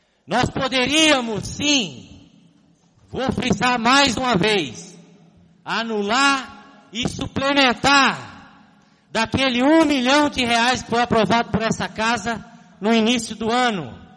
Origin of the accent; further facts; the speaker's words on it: Minas Gerais, Brazil; E olha que de queijo eu entendo, que eu sou mineiro, hein?